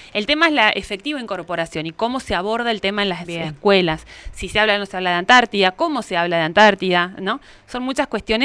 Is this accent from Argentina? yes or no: yes; Tierra del Fuego, Argentina; de cómo los vivimos también los fueguinos